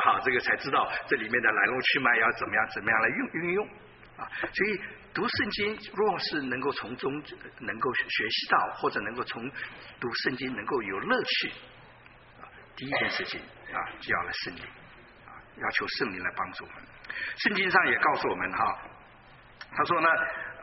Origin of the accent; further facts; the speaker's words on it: Taiwan; 所以至少我们从台湾来的